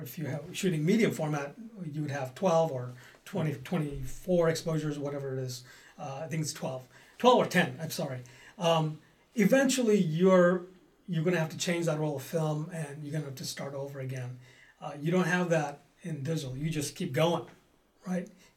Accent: San Jose, California, United States; So I grew up in. I finished high school in San Jose, California.

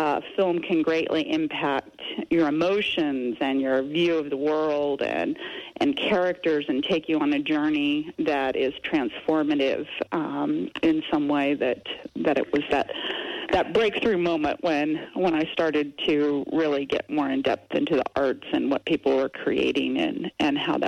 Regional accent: Kansas, United States; I grew up in Kansas. Really did not have a strong background of engagement in the arts when I was growing up.

